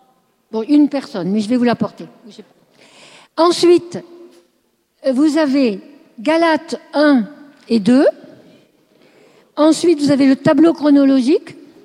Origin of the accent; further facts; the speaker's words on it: Marseille, Provence-Alpes-Côte d'Azur, France; Moi, je suis de Marseille, je sais que les ports ont mauvaise réputation.